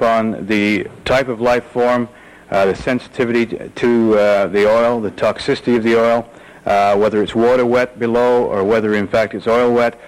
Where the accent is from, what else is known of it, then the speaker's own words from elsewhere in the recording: Canada; In fact, I come from Canada